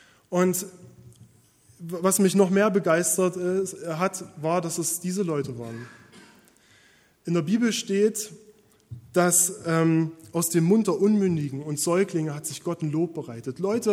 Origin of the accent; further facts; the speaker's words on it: Freiberg, Saxony, Germany; Ich komme aus Freiberg, wir wohnen in Freiberg. Ich bin dort Pastor in der Adventgemeinde.